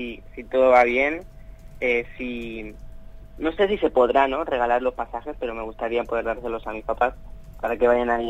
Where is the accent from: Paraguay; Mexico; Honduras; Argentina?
Argentina; Mar del Plata, Buenos Aires Province; now in Valencia, Spain; nací en Argentina y viví una parte de mi vida no muy extensa, pero estuvimos viviendo en Mar del Plata. Ajá. Y ahí, bueno, después de todo el corralito, con mi familia decidieron ellos venir para aquí, para Valencia, porque yo vivo aquí en Valencia.